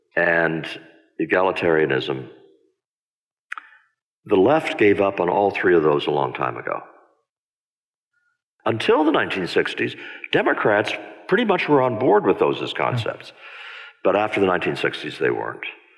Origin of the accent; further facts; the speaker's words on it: Newton, Iowa, United States; The way it manifested itself when I grew up in Newton, Iowa in the 1950s